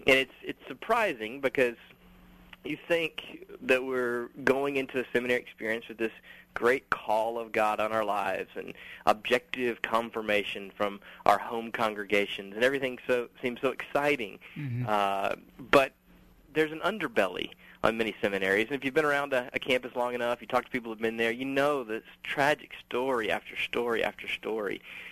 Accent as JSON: {"language": "English", "town": "Spartanburg", "region": "South Carolina", "country": "United States", "said": "I'm from Spartanburg and went to college in Greenville."}